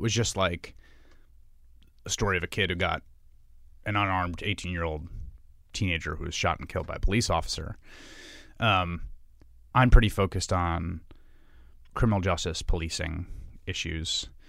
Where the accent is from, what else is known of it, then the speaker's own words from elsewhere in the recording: Bronx, New York, United States; because I grew up in New York in the 80s and 90s.